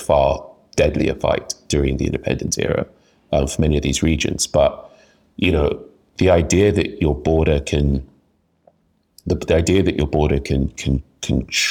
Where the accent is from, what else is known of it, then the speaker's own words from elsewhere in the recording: Nigeria; as a Nigerian myself, if I want to, you know, better understand Nigeria, to work to help Nigeria better face the future